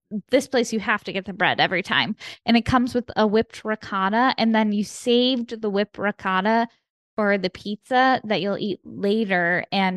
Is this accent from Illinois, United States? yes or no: yes; Chicago, Illinois, United States; now in Los Angeles, United States; Like I'm from Chicago, I'm from like the Midwest. So growing up I was not cultural.